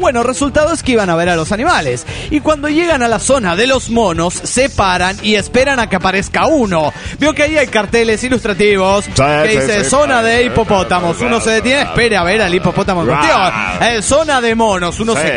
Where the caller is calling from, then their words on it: Quito, Pichincha, Ecuador; de Quito, Ecuador.